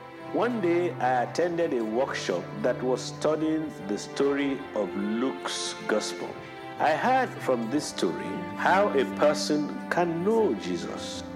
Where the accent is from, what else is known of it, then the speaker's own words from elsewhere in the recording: Chad; Peace to you. … I am a Chadian from Chad.